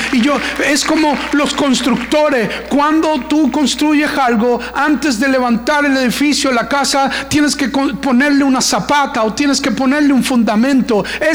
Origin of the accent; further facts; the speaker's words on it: Puerto Rico; also born or lived in Venezuela; Yo soy venezolano, pero crecí en Puerto Rico, así que me llaman beneboricua.